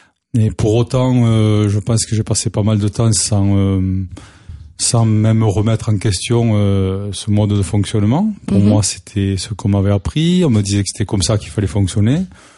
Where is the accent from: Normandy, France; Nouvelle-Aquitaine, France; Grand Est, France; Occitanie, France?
Occitanie, France; Grenade-sur-Garonne; Voilà, je suis toulousain pur sucre.